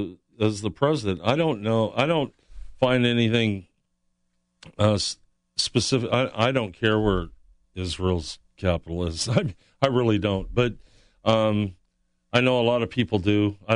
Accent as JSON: {"language": "English", "country": "Canada", "said": "I'm a Canadian."}